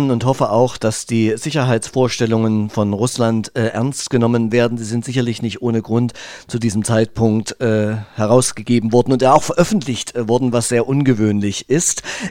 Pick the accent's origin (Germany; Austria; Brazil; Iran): Germany; Erfurt, Thuringia; born there; now in Ilmenau, Germany; ich bin ja in Erfurt geboren und war mit meinen Großeltern im Urlaub immer im Thüringer Wald und als ich 18 war, wollte ich nur eins direkt in den Thüringer Wald ziehen, das habe ich durchgezogen, heute wohne ich in Ilmenau